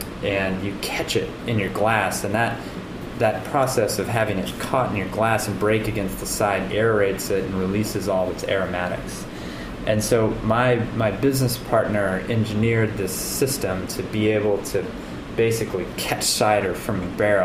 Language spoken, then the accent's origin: English; Kansas City, Missouri, United States; You know, again, I'm from Kansas City originally